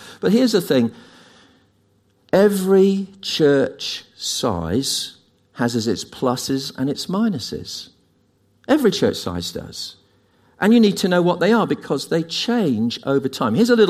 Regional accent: United Kingdom; It's because we're British and we're pessimistic.

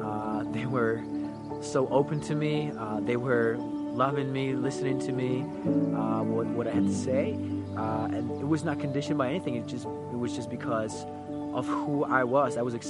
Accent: Czechia; I'm from the Czech Republic. I'm 20 years old.

